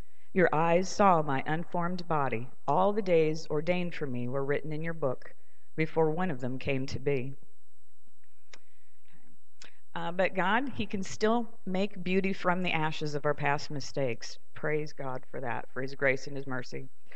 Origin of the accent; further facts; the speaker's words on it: Astoria, Illinois, United States; I grew up here in Astoria a long time ago